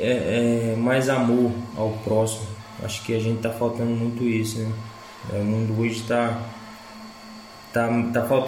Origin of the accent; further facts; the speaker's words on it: Bahia, Brazil; now in Portugal; E conheço mais mesmo é como baiano no Brasil e aqui também.